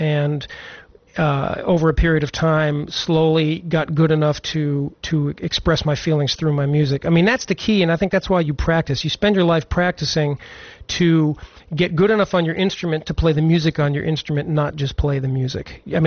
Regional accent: Tucson, Arizona, United States; Well, I'm from Tucson, Arizona, originally. and I was very fortunate to grow up in a house where pursuing your dream and your art was something that was a big part of my life.

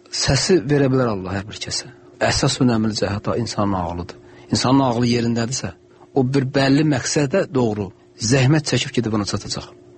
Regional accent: Aghdam, Aghdam District, Azerbaijan; born there; çox sadə bir ailədə mən doğulmuşam. Biz 9 uşaq olmuşuq. Ağdamda doğulmuşam mən.

